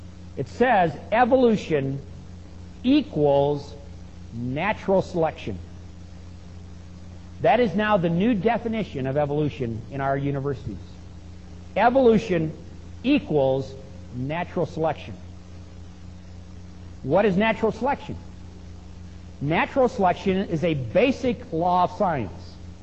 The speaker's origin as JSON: {"language": "English", "town": "Long Beach", "region": "California", "country": "United States", "tie": "born or raised there", "said": "when I grew up in Long Beach, California, when I was 5 years old and went to kindergarten"}